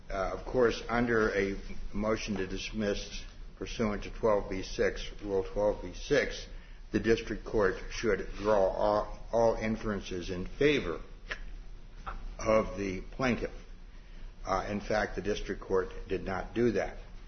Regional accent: South Bend, Indiana, United States; May it please the court … from South Bend.

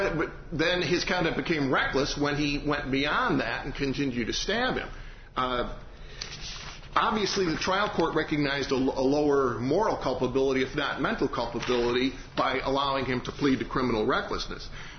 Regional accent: Indiana, United States; We're from Lake County, so we're very near Chicago anyway.

